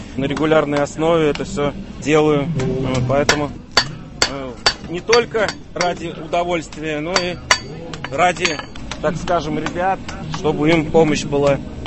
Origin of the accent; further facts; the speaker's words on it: Samara, Samara Oblast, Russia; кузнец из Ключегорья. Мы приехали из Самары.